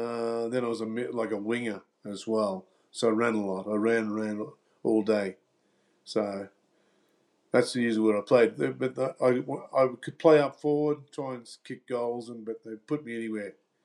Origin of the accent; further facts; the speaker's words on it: Euroa, Victoria, Australia; I'm from a small town called Euroa, 100 miles northeast of Melbourne.